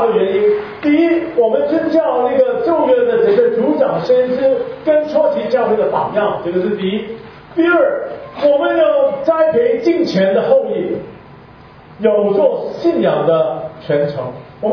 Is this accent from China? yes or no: yes; China; 我中国人也有点泡菜